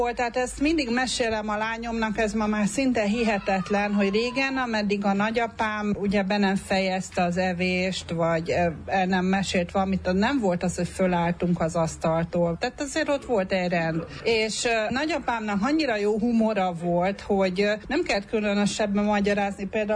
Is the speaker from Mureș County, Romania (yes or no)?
no; Bucharest, Romania; also born or lived in Cluj-Napoca; Kolozsváron születtem, Bukarestben éltünk, de állandóan oda jártunk haza, meg ugye Szászrégenbe.